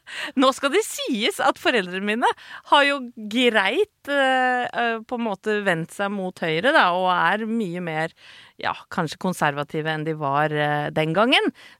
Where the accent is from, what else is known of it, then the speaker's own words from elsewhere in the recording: Åsgårdstrand, Vestfold, Norway; jeg kommer fra en veldig politisk familie. Jeg født og oppvokst i Åsgårdstrand, det har vi snakket om før, det ligger mellom Horten og Tønsberg. Og da jeg vokste opp på 80-tallet, så var det blått, mørkeblått fylke.